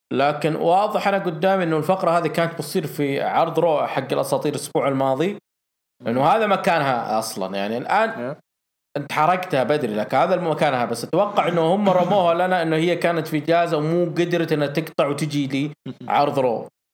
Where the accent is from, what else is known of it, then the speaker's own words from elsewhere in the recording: Saudi Arabia; وجهة نظري في هذا النوع أنه ما ينفع عندنا بالسعودية